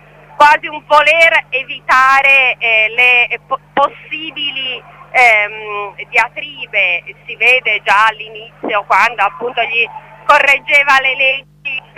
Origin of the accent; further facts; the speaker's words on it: Livorno, Tuscany, Italy; e sono livornese io, per cui lo dico proprio con un dolore profondo.